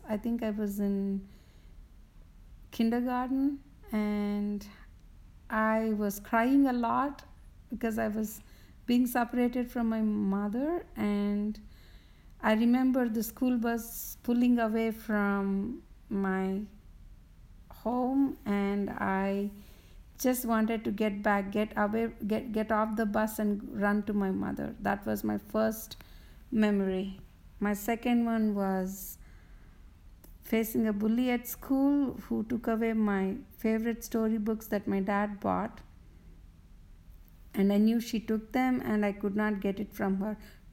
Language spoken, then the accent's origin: English; India; I grew up in India, and my childhood was a lot of fun. We traveled a lot. Went to schools in different states with different languages